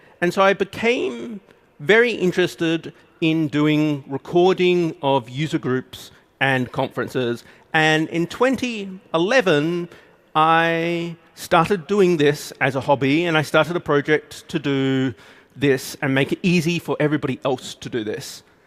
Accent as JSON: {"language": "English", "country": "Australia", "said": "So, for people who are good at picking accents, might have noticed that I'm Australian"}